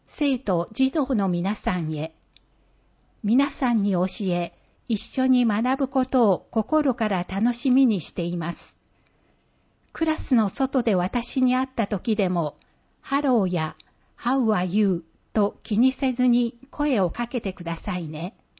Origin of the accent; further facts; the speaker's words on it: United States; Japanese is a second language; also born or lived in Puerto Rico; 生まれはプエルトリコで、アメリカで育ちました。プエルトリコではスペイン語を使っていました。